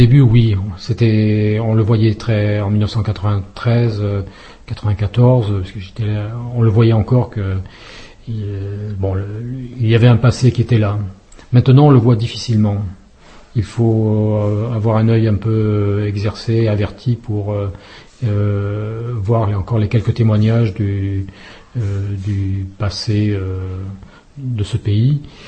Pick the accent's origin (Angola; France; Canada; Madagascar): France; Moi, en tant que Français, j'aime bien discuter politique, économie. C'est une habitude en France que nous avons.